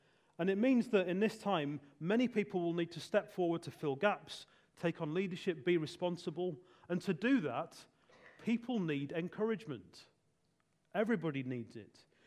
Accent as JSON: {"language": "English", "country": "United Kingdom", "said": "Maybe it's we're British, and speaking positively to somebody is often seen as false or awkward. Maybe it's just our Britishness."}